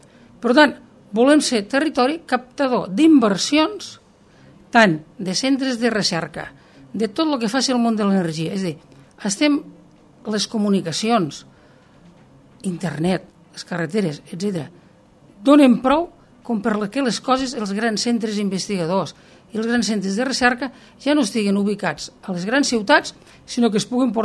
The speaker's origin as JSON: {"language": "Catalan", "town": "Rasquera", "region": "Catalonia", "country": "Spain", "said": "jo visco aquí, en aquestes terres, soc de Rasquera"}